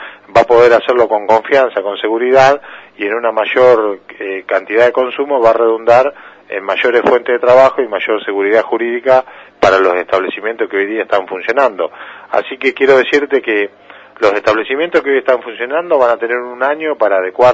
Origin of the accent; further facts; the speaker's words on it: Saladillo, Buenos Aires Province, Argentina; Por ejemplo, yo soy de Saladillo, oriundo de Saladillo, bueno, en mi pueblo hay algunos establecimientos